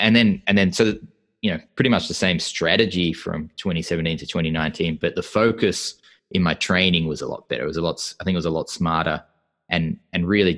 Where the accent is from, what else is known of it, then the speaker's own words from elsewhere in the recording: Australia; being an Australian, if you win the Asia Oceania trials